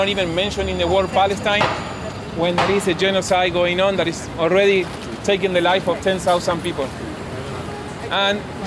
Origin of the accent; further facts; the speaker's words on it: Argentina; now in United States; I'm an immigrant. I'm from Argentina. My family is also Chilean.